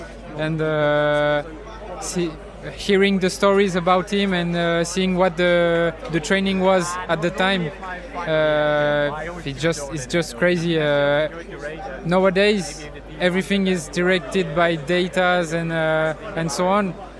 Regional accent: Provence-Alpes-Côte d'Azur, France; English is a second language; I was born in France. I live on the French Riviera, and I was born there. And obviously, I have Maltese roots.

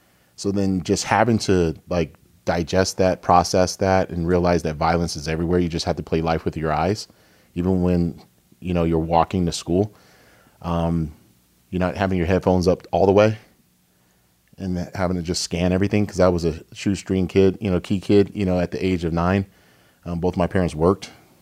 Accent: Seattle, Washington, United States; I was born in Seattle, Washington. Grew up there. Went to grade school, K through 12.

